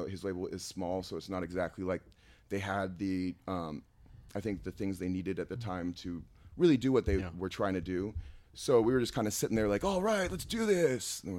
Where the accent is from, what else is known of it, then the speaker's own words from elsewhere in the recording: Berkeley, California, United States; Well, I'm actually from Berkeley. I was the only one in the band when we started that was not from Oakland.